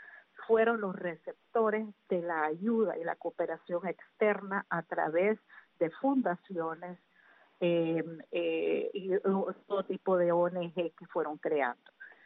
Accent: Nicaragua; incluso mi pueblo nicaragüense

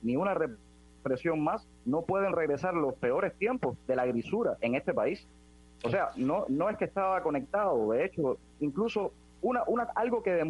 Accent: Cuba; Somos cubanos, vivimos en Cuba

